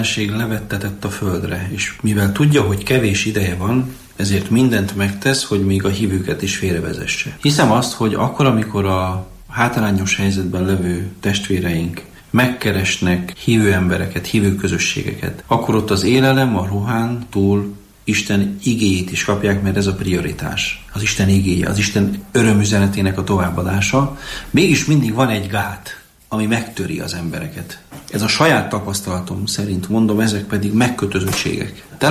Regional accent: Kémer, Sălaj, Romania; Olyan gyülekezetből származom, egy párciumi faluból, úgy hívják, hogy Kémer, ahol 80 meg 100-150 gyerek verselt karácsony este.

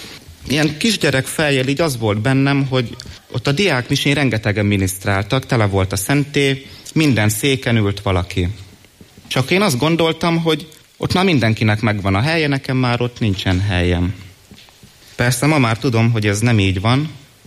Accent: Miskolc, Borsod-Abaúj-Zemplén, Hungary; 18 éves vagyok, Miskolcon élek és születtem is.

